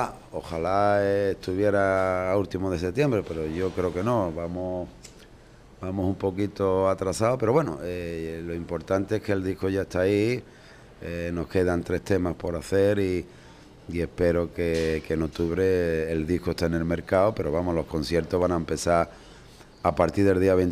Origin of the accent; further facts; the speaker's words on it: Jerez, Andalusia, Spain; quería hacerlo en Jerez, en mi tierra.